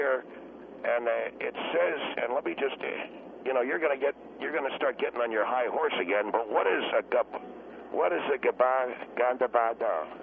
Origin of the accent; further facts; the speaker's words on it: Dugan, Indiana, United States; which was a paper in my hometown, Dugan, Indiana.